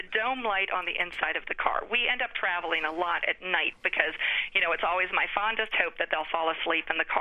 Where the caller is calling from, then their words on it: Solomons, Maryland, United States; I'm calling from Solomons, Maryland